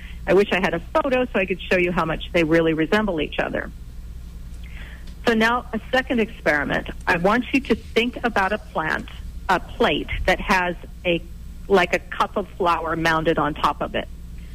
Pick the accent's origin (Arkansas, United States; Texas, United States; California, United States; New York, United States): California, United States; Bakersfield; Down in the valley near Bakersfield, which is my hometown, there was a massive lake called the Tulare Lake.